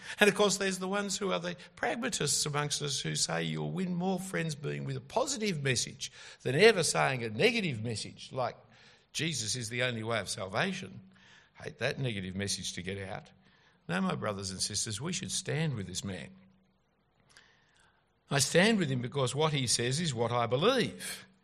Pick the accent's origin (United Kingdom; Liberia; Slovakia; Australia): Australia; And as an Australian, I like free speech.